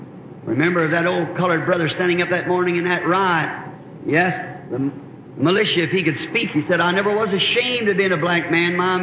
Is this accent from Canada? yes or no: no; the South, United States; You know, a long time ago down here in the South, they used to make slaves out of them. I'm a Southerner.